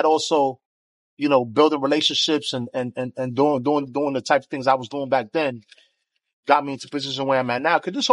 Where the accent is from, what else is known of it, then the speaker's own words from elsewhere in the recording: The Bronx, New York, United States; I'm from the Bronx.